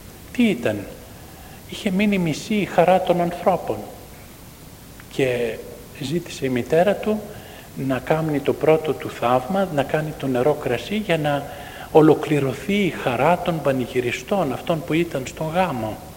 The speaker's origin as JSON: {"language": "Greek", "town": "Athens", "region": "Attica", "country": "Greece", "tie": "born or raised there", "said": "Μεγαλώσαμε στην Αθήνα και ήμασταν 6 αδέλφια."}